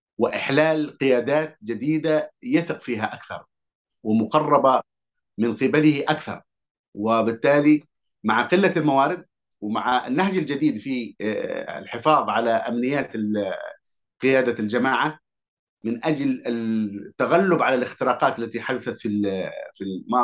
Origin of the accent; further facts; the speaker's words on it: Hadhramaut, Yemen; أولاً أنا كحضرمي يعني هناك مشكلة كبيرة في حضرموت